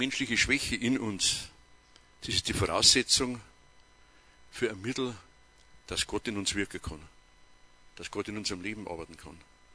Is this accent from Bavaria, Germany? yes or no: yes; Bad Aibling, Bavaria, Germany; von der Stadt Bad Aibling, das ist meine Heimatstadt